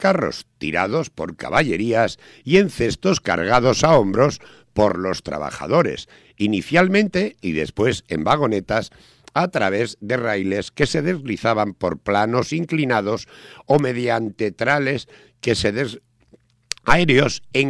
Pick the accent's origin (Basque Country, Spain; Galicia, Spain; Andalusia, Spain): Basque Country, Spain; Bilbao; sabes que soy natural del Monte Covetas